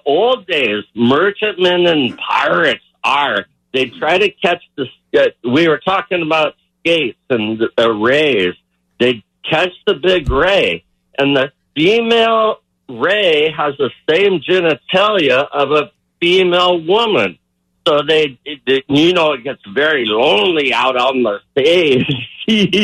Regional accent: San Fernando Valley, California, United States; now in Newport Beach, United States; Where am I from? The Valley.

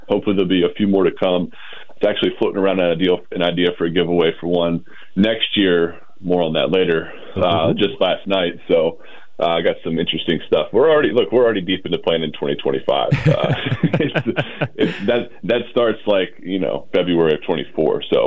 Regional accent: Virginia, United States; I'm not from Richmond, but I'm from Virginia, and I've been following this, and I was coming to games here in the 90s as a kid and all this.

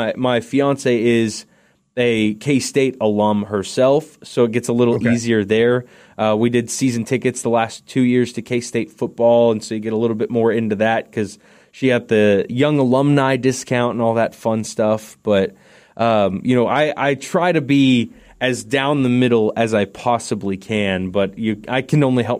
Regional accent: Lawrence, Kansas, United States; also born or lived in Manhattan; But I was born in Manhattan, son of two K-State grads, and I grew up a huge K-State fan. But when I was in kindergarten, we moved from Manhattan to Lawrence, and I grew up in Lawrence and went to Free State High School

